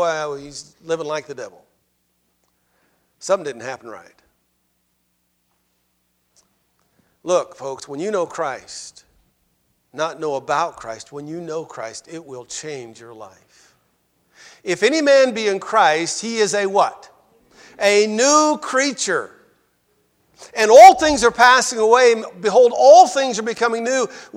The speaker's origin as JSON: {"language": "English", "region": "Idaho", "country": "United States", "moved": "as an adult", "lives_now": "Johnson City, United States", "said": "one of the most shocking things to me when I came here 30 years ago was knocking on doors. I came from Idaho, and 60% of the people were Mormon."}